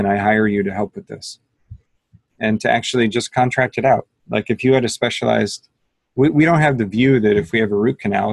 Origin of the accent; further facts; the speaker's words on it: United States; I, as a American white guy, so let me speak from my position